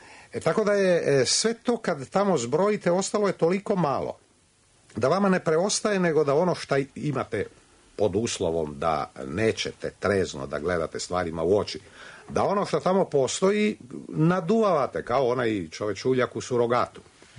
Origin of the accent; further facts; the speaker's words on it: Dalmatia, Croatia; ja o Hrvata kažem kao Dalmatinac, mislim, mi se uvijek zovemo, ako smo već u preciziranju toga, mi se uvijek zovemo Dalmatinci, a ne Hrvati.